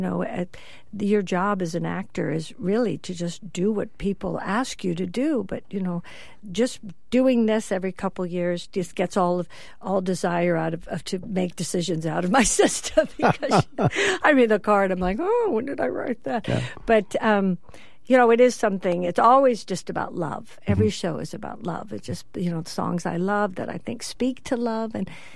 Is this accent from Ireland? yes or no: yes; Ireland; I am. I'm Irish. Good Lord.